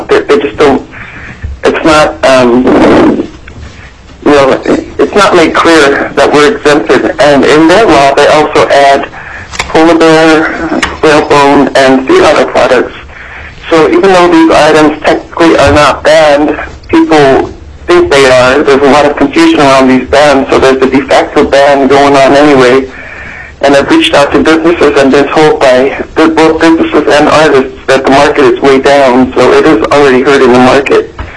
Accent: Gambell, Alaska, United States; now in Puyallup, United States; I'm originally from Gambell, Alaska. I'm in Puyallup right now, but I will be returning to Washington.

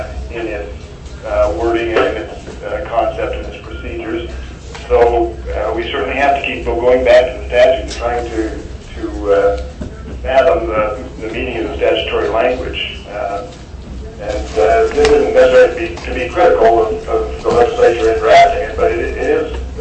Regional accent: Fairbanks, Alaska, United States; I'm from Fairbanks.

